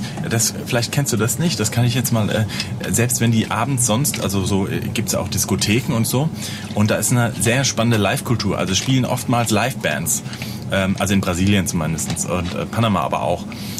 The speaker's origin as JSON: {"language": "German", "town": "Wiesbaden", "region": "Hesse", "country": "Germany", "said": "Hier aus Wiesbaden, Frankfurt. Also Rhein-Main-Gebiet."}